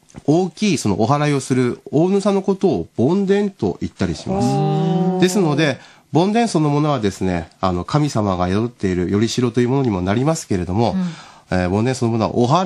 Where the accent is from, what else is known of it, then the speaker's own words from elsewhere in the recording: Daisen, Akita, Japan; 私の地元大仙市神宮寺地区で行われております